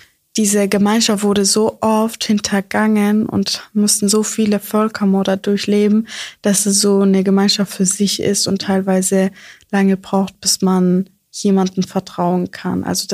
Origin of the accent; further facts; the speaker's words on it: Iraq; Wenn ich an meine Kindheit in Irak denke, vor dem Krieg, dann erinnere ich mich, wie wir mit der ganzen Familie picknicken waren in den Bergen, wie wir zusammen gegrillt haben, wie wir unseren heiligen Ort Lalisch besucht haben